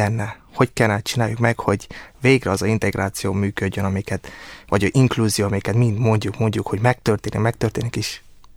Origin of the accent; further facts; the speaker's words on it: Cluj County, Romania; first language Hungarian; Az a nyelvem magyar, mert hát kicsikorom óta a szüleimmel ezt a nyelvet beszélem